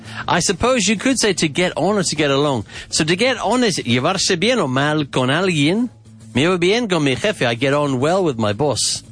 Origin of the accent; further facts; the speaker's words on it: United Kingdom; As you know, I'm British, so I said to get on.